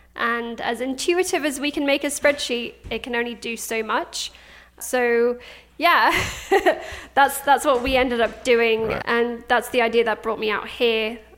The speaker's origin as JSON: {"language": "English", "country": "Afghanistan", "lives_now": "London, United Kingdom", "said": "From Afghanistan."}